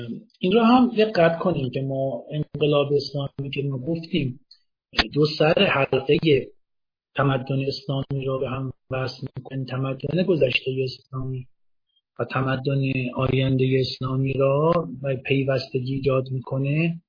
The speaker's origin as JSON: {"language": "Persian", "country": "Iran", "said": "نوع چهار هم که ما ایرانی هستیم"}